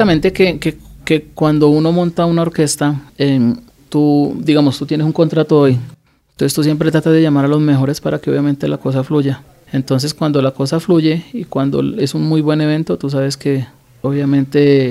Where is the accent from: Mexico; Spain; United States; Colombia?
Colombia; Bogotá; Yo soy de Bogotá.